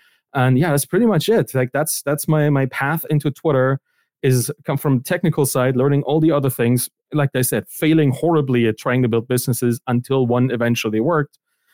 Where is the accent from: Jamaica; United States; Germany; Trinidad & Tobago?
Germany; East Germany; I come from East Germany. That's kind of where I grew up, and it took us a while to get technology there.